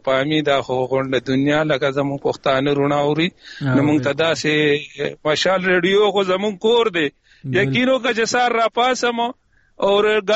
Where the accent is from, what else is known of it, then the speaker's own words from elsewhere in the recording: Mardan, Khyber Pakhtunkhwa, Pakistan; زه د مردان يم جی په و د مردان يم په پاکستان کې د مردان يم او شیخ ملتون ټاون.